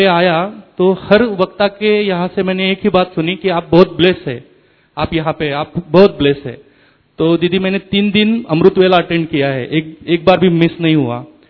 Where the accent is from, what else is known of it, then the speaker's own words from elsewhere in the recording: Pune, Maharashtra, India; और मैं सातवाड़ी सेंटर पुणे महाराष्ट्र से आया हूँ।